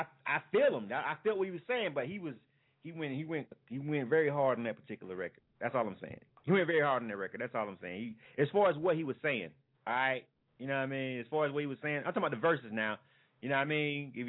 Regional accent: Florida, United States; it's just that's my home state, and I dealt with a lot of Florida women in my lifetime.

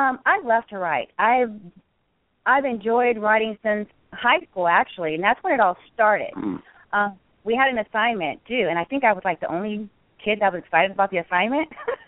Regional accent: San Diego, California, United States; because I'm originally from San Diego, and we were moving there

